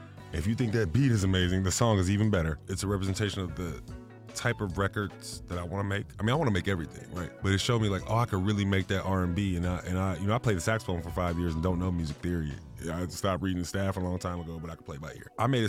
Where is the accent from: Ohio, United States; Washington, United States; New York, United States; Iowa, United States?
Ohio, United States; Columbus; I grew up in Columbus, Ohio. It's the same place where Ohio State's campus is. And I grew up in the hood.